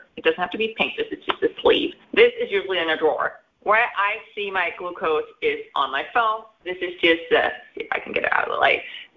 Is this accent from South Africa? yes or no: no; Denmark; English is a second language; now in California, United States; United States in sunny California with my, snoring fur baby and my husband, but I'm actually born and raised in Denmark. That's where I got my diagnosis, and I still speak Danish.